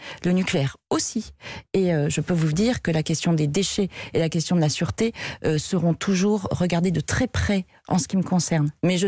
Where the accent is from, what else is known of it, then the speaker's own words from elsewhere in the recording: Hauts-de-France, France; Moi, je viens de la Somme, je comprends le besoin de se dire